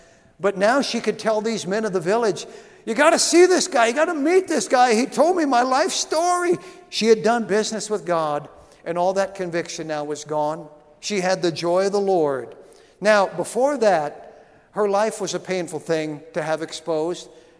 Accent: Grand Forks, North Dakota, United States; born there; he was born in Grand Forks, and I was born in Grand Forks. He was born at St. Michael's Hospital. I was born at St. Michael's Hospital.

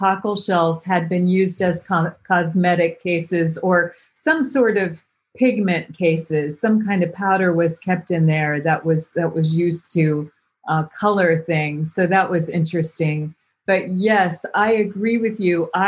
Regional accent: Florida, United States; born there; I was born in Lee County, so I'm from that part of the world.

